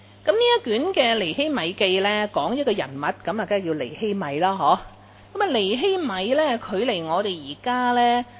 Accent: Hong Kong; 但是你千万不要以为他好像我们香港人那样，呵呵，我们香港人没有国家观念

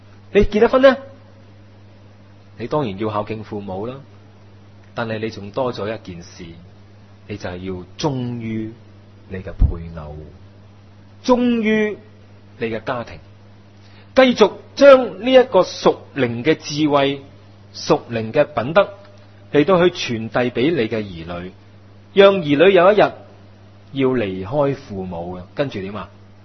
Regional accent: China; 我们中国人说白头偕老，这个不是神的设计吗？

